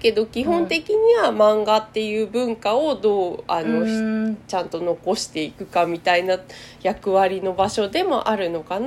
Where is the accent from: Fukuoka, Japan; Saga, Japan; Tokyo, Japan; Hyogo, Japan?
Saga, Japan; Karatsu; 佐賀県唐津市に私は出身なんですけれど、はい、こっちに戻ってゲストハウスをやりたいと思ってる